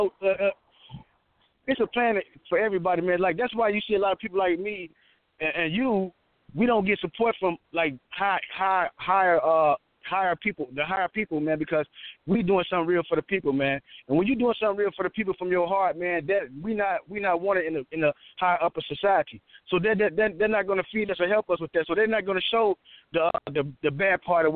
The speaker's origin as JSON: {"language": "English", "town": "Chicago", "region": "Illinois", "country": "United States", "tie": "born or raised there", "said": "I'm 45 now, so, you know, growing up in Chicago, in the streets of Chicago, it wasn't cool for our people to do drugs."}